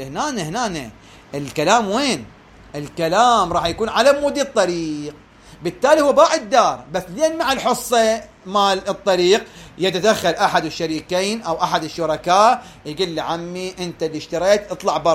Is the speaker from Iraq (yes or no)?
yes; Hilla, Babil, Iraq; حتى عندنا بالحلة مركز الحلة ايضا عندنا بعض الدرابين تكون مشتركة